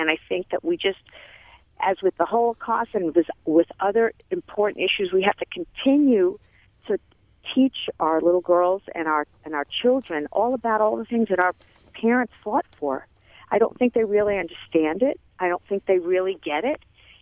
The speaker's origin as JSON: {"language": "English", "town": "Brooklyn", "region": "New York", "country": "United States", "tie": "born or raised there", "lives_now": "St. Louis, United States", "said": "and I grew up in Brooklyn, New York, in a very progressive household"}